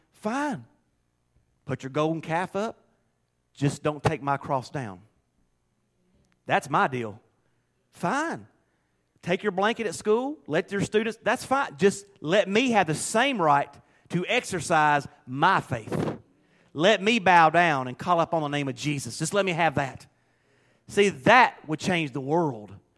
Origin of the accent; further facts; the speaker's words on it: United States; Because I am an American, and I believe in liberty.